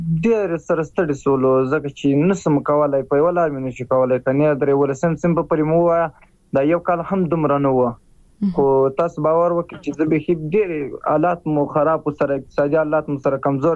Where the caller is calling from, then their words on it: Musa Qala, Helmand, Afghanistan; زه په هلمند کې یم، په هلمند کې په مساکلا ولسوالۍ کې یم.